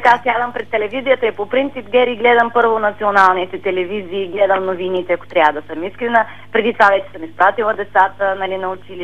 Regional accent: Laki, Plovdiv Province, Bulgaria; вече не ръководя децата към моя роден град Лъки

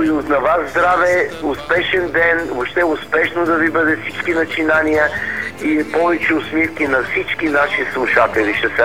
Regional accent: Sofia, Sofia City, Bulgaria; also born or lived in Varna; Аз съм си в София, живея. И роден съм във Варна, но само съм роден. т.е. никога не съм учил, не съм... Играех лятото при дядо и баба, докато бяха живи, но винаги съм си живял в София, винаги в центъра на София

